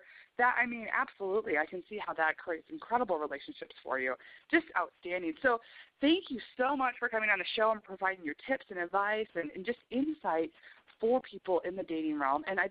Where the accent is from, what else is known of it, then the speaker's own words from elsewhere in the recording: Chicago, Illinois, United States; I'm from the Midwest originally in Chicago